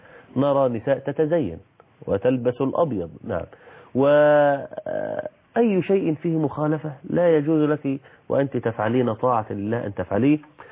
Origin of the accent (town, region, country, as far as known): Egypt